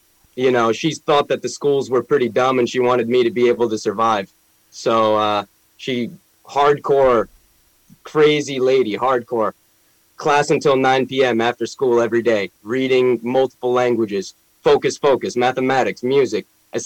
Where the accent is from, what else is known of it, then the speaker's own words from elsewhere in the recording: Ukraine; English is a second language; moved away; I'm from Ukraine.